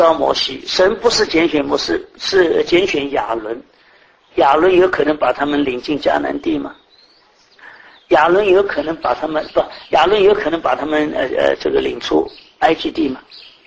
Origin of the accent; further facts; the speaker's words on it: Taiwan; 我们台湾人